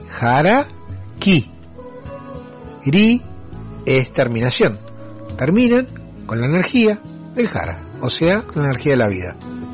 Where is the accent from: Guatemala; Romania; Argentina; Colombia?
Argentina; Pero primero soy argentino. Uh-huh. Y tengo un idioma, tengo una cultura.